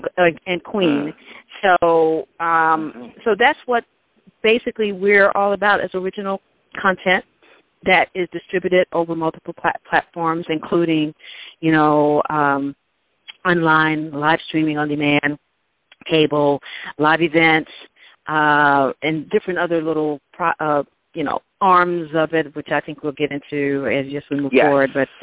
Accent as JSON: {"language": "English", "town": "Stuttgart", "region": "Arkansas", "country": "United States", "tie": "born or raised there", "said": "I'm actually originally from Arkansas, the great"}